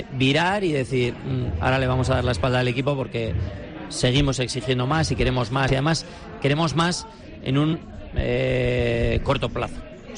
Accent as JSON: {"language": "Spanish", "town": "Bilbao", "region": "Basque Country", "country": "Spain", "said": "pues somos de Bilbao, ¿no?"}